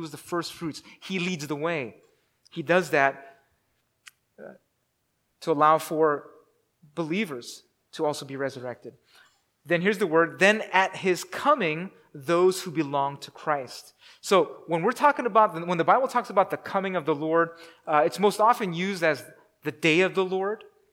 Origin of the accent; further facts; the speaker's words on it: United States; The word coming is parousia or parousia, since we're American.